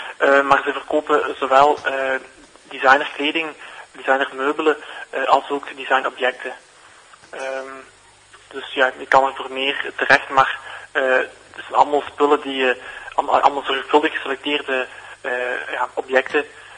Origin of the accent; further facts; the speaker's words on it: Genk, Flanders, Belgium; Ik ben van Genk en Hasselt was zeer vlakbij.